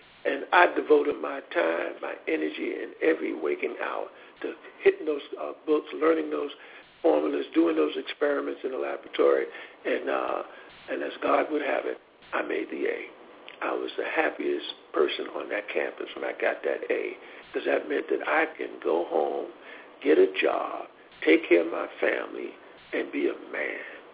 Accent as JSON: {"language": "English", "region": "New York", "country": "United States", "said": "Well, you know, I'm only like 17. I'm from New York. You never tell somebody 17 from New York, you better not do this"}